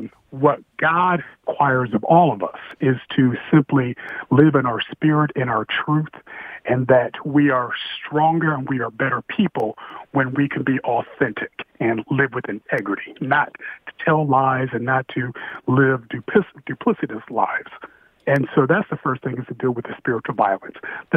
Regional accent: Indiana, United States; So I'm from Indiana, and I was a Baptist minister for about a decade.

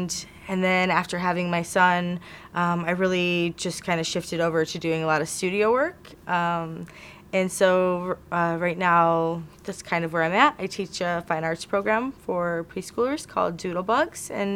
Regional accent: Dearborn, Michigan, United States; Sure, so I grew up in Dearborn. I went to Dearborn Public Schools. I attended Fortson High School.

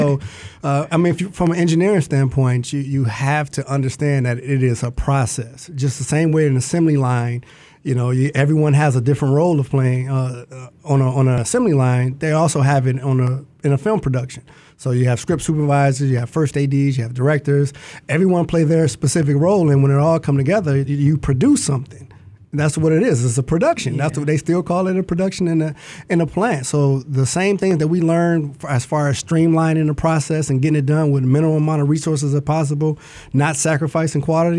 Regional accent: Detroit, Michigan, United States; First of all, I am from Detroit. born and raised Grand River in Schoolcraft, a product of Detroit public schools. Graduated from Wayne State University.

